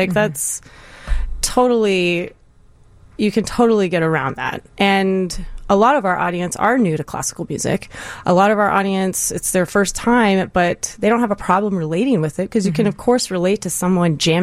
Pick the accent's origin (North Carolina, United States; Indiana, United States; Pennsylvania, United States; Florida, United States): Indiana, United States; I'm from Indiana, so I grew up playing basketball, you know.